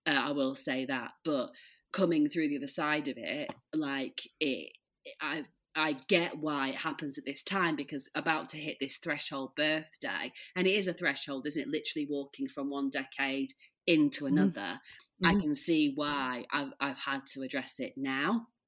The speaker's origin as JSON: {"language": "English", "town": "Leeds", "region": "Yorkshire and the Humber", "country": "United Kingdom", "said": "I'm from Leeds, but we live in the, like, near the Peak District."}